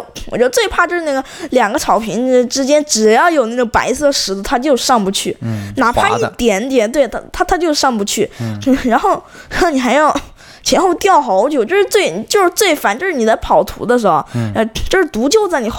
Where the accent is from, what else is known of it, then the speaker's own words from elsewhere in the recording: China; 就是我们中国人就是都玩狙